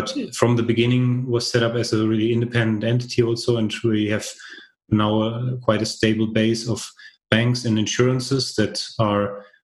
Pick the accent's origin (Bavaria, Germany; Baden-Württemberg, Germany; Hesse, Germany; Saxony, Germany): Hesse, Germany; English is a second language; So I'm originally German. So I grew up around Frankfurt